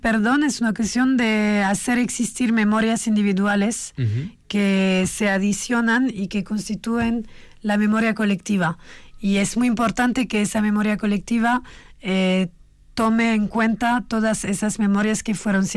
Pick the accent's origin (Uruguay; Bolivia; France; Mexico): France; nosotros crecimos en Francia, fuimos a la escuela, aprendimos la historia de Francia